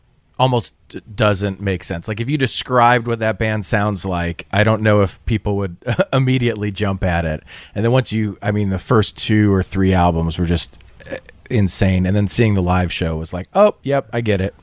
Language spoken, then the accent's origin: English; San Diego, California, United States; also born or lived in Chicago, United States; So I remember, so I was born in Chicago. I lived there for not that long, and then moved to San Diego and kind of grew up in San Diego